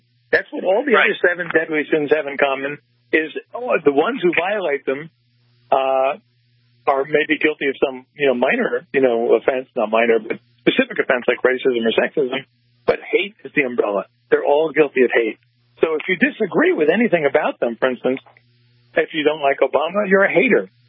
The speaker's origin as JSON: {"language": "English", "region": "New Jersey", "country": "United States", "tie": "born or raised there", "said": "watching a documentary on Jim McGreevy, who was the former governor of my former state, New Jersey, my home state."}